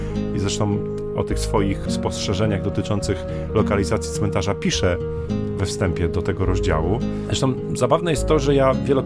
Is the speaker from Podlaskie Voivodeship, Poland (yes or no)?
no; Mokas, Masovian Voivodeship, Poland; to taki bardzo ważny dla mnie element miejscowości, z której pochodzę. Miejscowość nazywa się Mokas pod Żelazową Wolą.